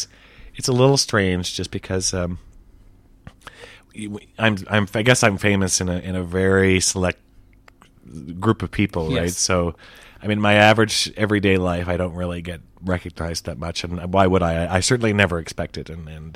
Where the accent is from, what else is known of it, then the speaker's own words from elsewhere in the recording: Canada; I find it pretty rare, but then I'm from Canada, so it doesn't come up that often.